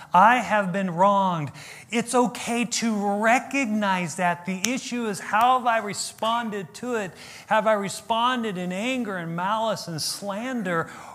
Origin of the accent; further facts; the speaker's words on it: United States; Because we're just American. We just hoard.